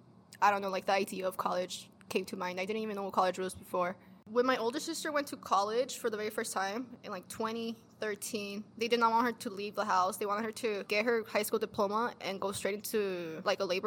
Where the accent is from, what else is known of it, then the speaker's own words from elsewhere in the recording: Salinas, California, United States; I am from Salinas, California, 2 hours south from UC Berkeley. I am Mexican. I am Mexican-American. Race, unsure of. I don't know. You gotta ask the census. Yeah. I don't really identify as, like, white. I mean, I am Mexican-American. I was born in the U.S.